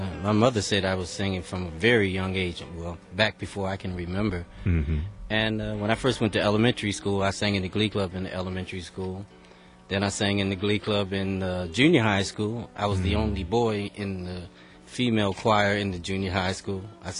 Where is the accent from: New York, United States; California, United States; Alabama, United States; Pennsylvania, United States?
Pennsylvania, United States; Philadelphia; I'm from Philadelphia.